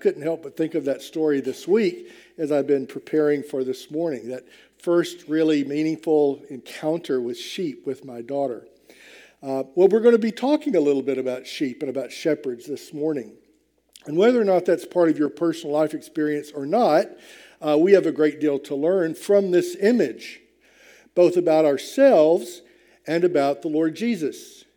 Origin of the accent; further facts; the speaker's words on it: Mississippi, United States; I was raised in Mississippi, where I don't think I ever saw a sheep.